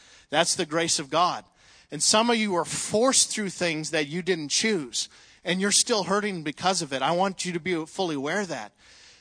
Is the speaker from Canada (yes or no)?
yes; Canada; I didn't grow up in this area. I grew up in Canada.